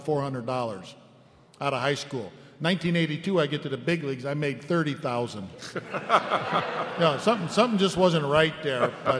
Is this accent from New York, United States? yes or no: no; Gary, Indiana, United States; And I grew up in Gary, so WGN was on. I grew up more of a Cubs fan.